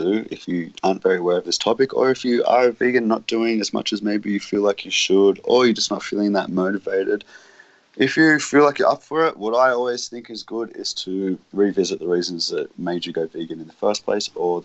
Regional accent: Australia; inside my home country, Australia, which is supposed to be one of the most humane, ethical treating of animals country in the world.

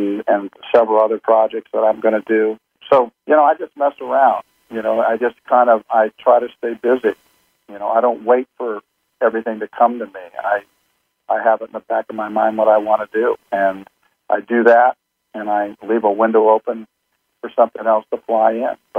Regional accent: Compton, California, United States; born there; I was born in Compton, and that story deals with Compton and somewhere in Beverly Hills

